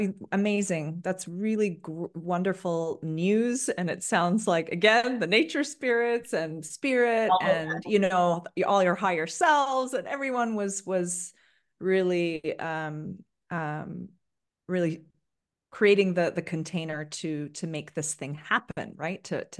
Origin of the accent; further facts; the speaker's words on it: Ontario, Canada; I'm Turkish. I'm a Turkish Canadian. And so growing up in Canada, I was, especially up where my parents live right now on Lake Huron